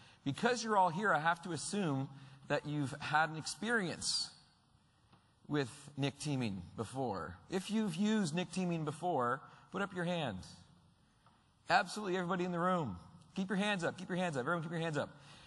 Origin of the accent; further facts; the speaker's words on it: Canada; being a Canadian, and you are now in the Canadian room of 1A, we have some maple syrup to give away